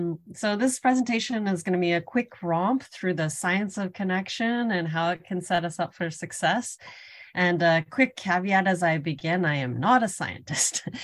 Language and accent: English; Toronto, Ontario, Canada; In my own life, growing up in Toronto, it was the era of DIY